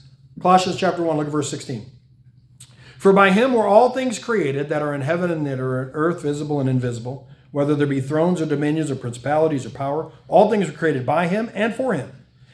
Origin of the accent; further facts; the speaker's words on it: Chicago, Illinois, United States; Now, I'm from the Chicagoland area, and Dave Berg hot dogs are good hot dogs.